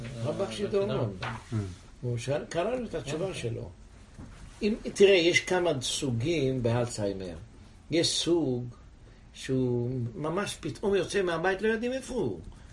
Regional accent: Odesa, Odesa Oblast, Ukraine; now in Israel; אני באתי מאודסה, רגע אחד, אודסה, יש שם היום חבדים.

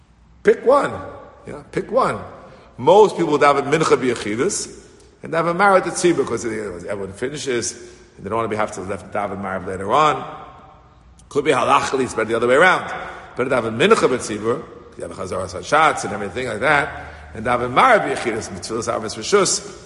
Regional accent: New York, United States; When I grew up in Kew Garden Hills

